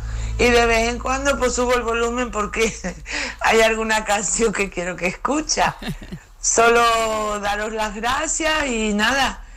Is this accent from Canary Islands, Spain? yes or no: yes; Tenerife, Canary Islands, Spain; de Tenerife, Islas Canarias.